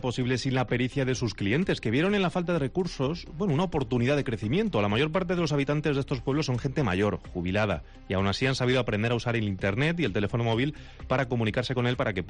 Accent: La Rioja, Spain; Te cuento todo lo que está pasando aquí en La Rioja. Entre estas cosas, te cuento que los riojanos encabezamos el consumo anual de pan por persona

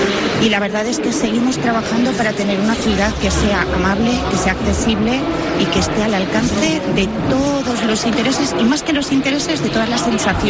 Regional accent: Benicàssim, Valencian Community, Spain; además de eso es mi pueblo. Entonces, trabajar para tu pueblo te da una satisfacción, de verdad, te llena. Y yo siempre lo digo, soy muy mala vendedora, pero si te lo crees, es muy fácil venderlo. Y como es tan fácil vender Benicàssim con todo lo que tiene

